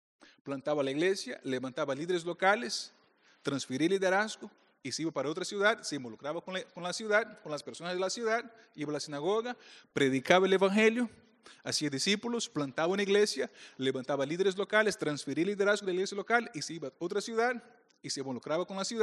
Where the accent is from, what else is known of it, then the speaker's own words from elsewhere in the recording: Rio de Janeiro, Brazil; first language Portuguese; Spanish is a second language; now in San Diego, United States; Estamos en San Diego. Pues creo que ya se dieron cuenta que hablo con un acento, ¿no? Así que mi primer idioma es el portugués. Nací en Brasil, ahí donde vive el Cristo. Así que Cristo vino de mi ciudad, ahí vive mi ciudad. Cristo, Río de Janeiro, Brasil.